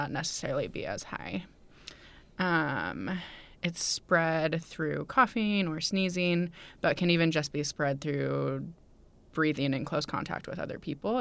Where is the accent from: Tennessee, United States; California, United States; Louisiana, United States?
California, United States; San Diego; also born or lived in New York / Colorado; I grew up in San Diego, and I've lived in New York and Colorado, and been all over the place.